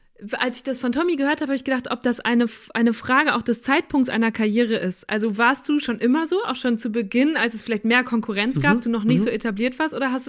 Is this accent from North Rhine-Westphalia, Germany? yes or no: yes; North Rhine-Westphalia, Germany; Ich komme aus Münsterland. Münsterland. Bin gar nicht weit weg von Castrop Rauxel.